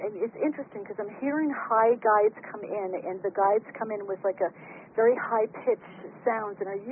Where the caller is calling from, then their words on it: California, United States; I'm calling from California.